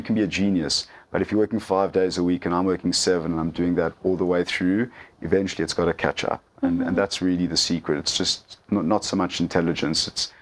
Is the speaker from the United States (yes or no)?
no; England, United Kingdom; I'm English, and the major languages are Afrikaans, Zulu, and Khoza.